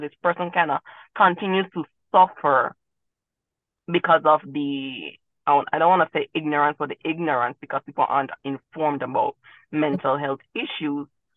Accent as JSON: {"language": "English", "country": "Jamaica", "tie": "born or raised there", "said": "well, my parents are Jamaican and I grew up in Jamaica"}